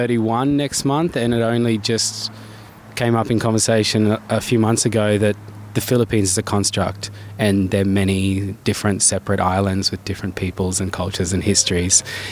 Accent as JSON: {"language": "English", "town": "Darwin", "region": "Northern Territory", "country": "Australia", "tie": "born or raised there", "said": "growing up in Darwin, I didn't realize that my experience was not everybody's experience. I thought everybody in Australia"}